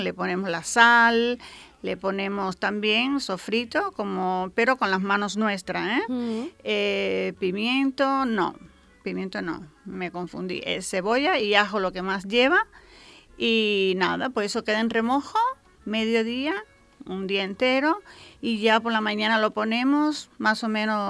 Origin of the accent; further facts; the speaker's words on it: Cuba; moved away; cuando yo vivía en Cuba, yo me fui de Cuba en el 98, y la situación más o menos estaba así